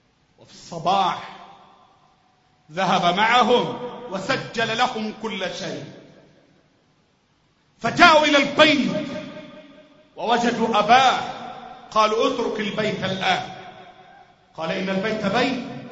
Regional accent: Egypt; اللهم احفظ بلدنا مصر

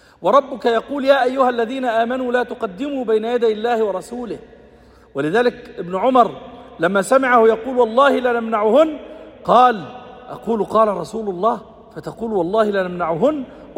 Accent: Egypt; يعني زي ما بيقولوا عندنا في مصر حلوانة في سلوانة

